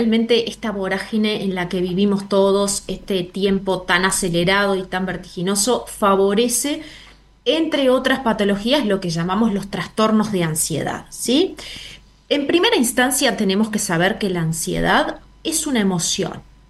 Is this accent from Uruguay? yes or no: yes; Uruguay; Bueno, yo estoy en Montevideo, en Uruguay, yo soy uruguaya